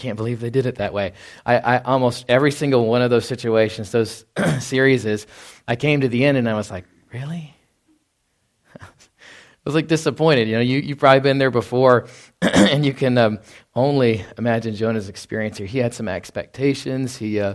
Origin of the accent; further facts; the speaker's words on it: Dallas, Texas, United States; and I grew up in Dallas-Fort Worth, as you know, and We didn't have a lot of scorching east winds.